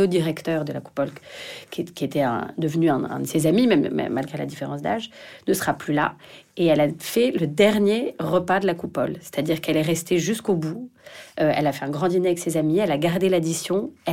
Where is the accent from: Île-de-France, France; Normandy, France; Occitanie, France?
Île-de-France, France; Paris; Déjà parce que c'est à Paris et que je suis parisienne et que la ville de Paris m'a beaucoup influencée et continue de m'influencer.